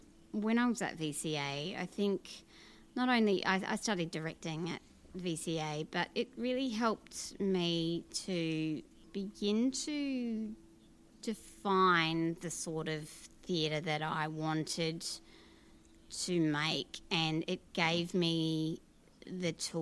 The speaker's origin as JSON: {"language": "English", "town": "Brisbane", "region": "Queensland", "country": "Australia", "tie": "born or raised there", "also_born_or_lived": "Korea", "lives_now": "Melbourne, Australia", "said": "So I grew up in Brisbane, and then I moved back to Asia. So I lived in Korea, and then eventually I came to Melbourne in 2009 to study."}